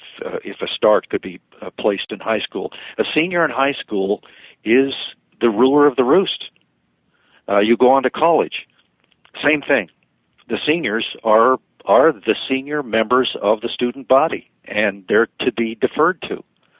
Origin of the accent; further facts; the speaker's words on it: United States; Well, you know, I'm an American and proud to be here, lucky to be here.